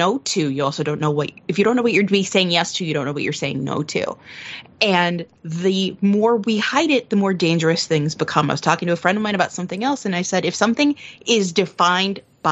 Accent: Midwest, United States; I grew up in the Midwest in the 90s.

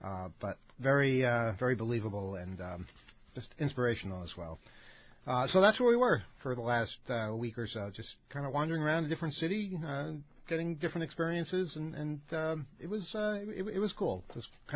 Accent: New York, United States; You know, we're from New York. We don't care.

